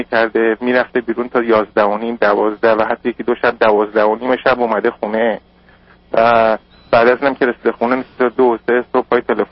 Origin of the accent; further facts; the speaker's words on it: Iran; من زمانی که از ایران برگشتم خودم 3 هفته پیش